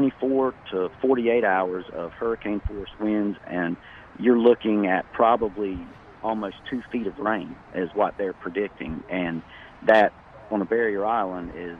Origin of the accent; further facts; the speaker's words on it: North Carolina, United States; born there; Actually, I'm in Onslow County, but I was born in Carteret County, which is right north of Onslow County.